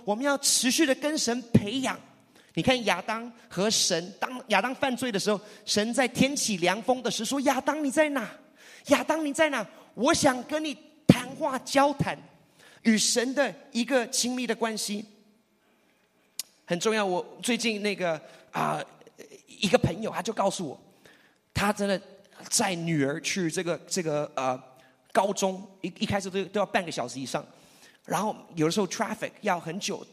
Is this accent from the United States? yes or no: yes; United States; 那我虽然我在美国出生，我在这边长大，但是我有十年的期间不在这边。